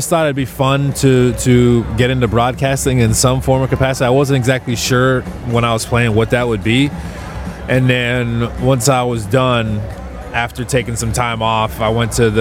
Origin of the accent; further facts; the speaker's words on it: Tulsa, Oklahoma, United States; We grew up in Tulsa, Oklahoma. We were there for pretty much our whole childhood, and we grew up there until I was a senior at Victory Christian.